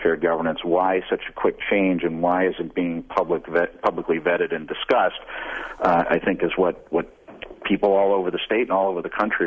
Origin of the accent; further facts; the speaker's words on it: Wisconsin, United States; moved away as an adult; I came out of the University of Wisconsin system. I grew up in Wisconsin.